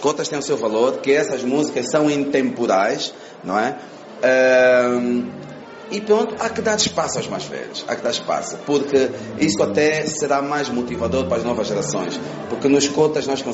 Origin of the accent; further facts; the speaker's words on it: Angola; Eu digo, como angolano, é um prazer enorme para mim cantar noutros pontos do mundo